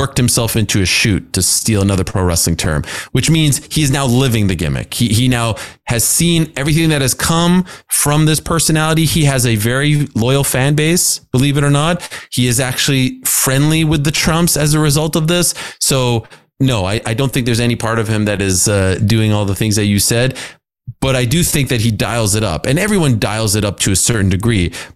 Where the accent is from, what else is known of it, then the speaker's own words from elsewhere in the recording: Montreal, Quebec, Canada; I grew up in Montreal in a Jewish community where everyone just either goes to McGill or Concordia.